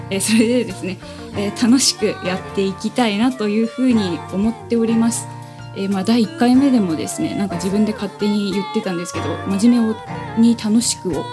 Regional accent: Oita, Japan; 方言とか、私大分県出身というふうにですね、第1回目でお話をしたんですけれども

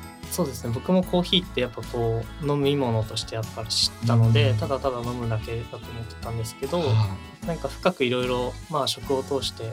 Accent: Aichi, Japan; はい、地元が愛知県なのでそちらで活動しようかなと考えております。

